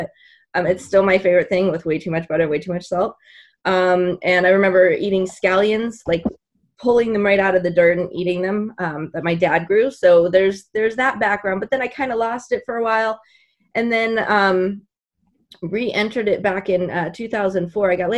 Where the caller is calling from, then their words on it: Pittsburgh, Pennsylvania, United States; I'm in the city of Pittsburgh? Obviously, I'm in the Highland Park neighborhood, and this is my living room.